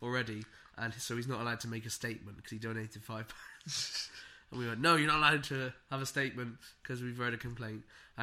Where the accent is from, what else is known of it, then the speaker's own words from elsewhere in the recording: England, United Kingdom; because as an Englishman, I naturally feel superior